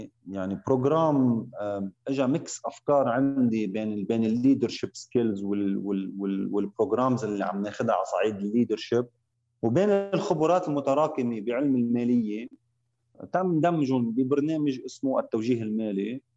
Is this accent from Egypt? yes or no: no; Lebanon; moved away as an adult; now in Saudi Arabia; أنا من لبنان وعايش صار لي 13 سنة من المملكة العربية السعودية، انتقلت بين الرياض والمنطقة الشرقية. أنا بحب المنطقة الشرقية وبحب الخبر أكثر شيء من بالمدن اللي عشت فيها بالمملكة العربية السعودية،